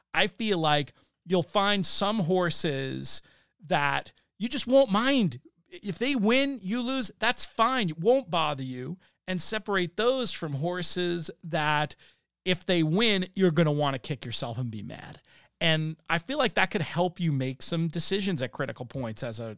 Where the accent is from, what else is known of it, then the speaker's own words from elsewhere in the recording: New York City, New York, United States; in some ways as a New Yorker, it feels silly to go to Vegas and eat at a place you can go in New York